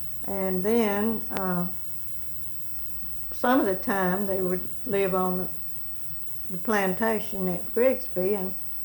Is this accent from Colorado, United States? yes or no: no; Allendale, Louisiana, United States; And then we lived there